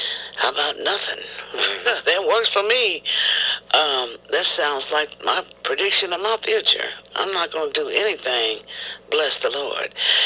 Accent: Midwest, United States; because, you know, a small town girl, I grew up across the street from a grain elevator.

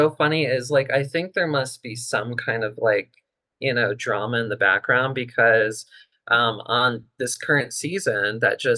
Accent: Columbus, Ohio, United States; You know, I'm from Columbus, Ohio.

